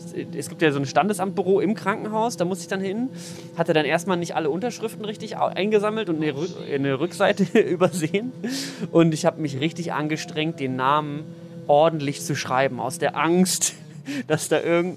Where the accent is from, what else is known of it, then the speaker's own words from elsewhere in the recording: Mettmann, North Rhine-Westphalia, Germany; now in Berlin, Germany; ich bin ja Wahlberliner und habe eben dementsprechend, also ich bin aufgewachsen in NRW, in der Vorstadt von Düsseldorf.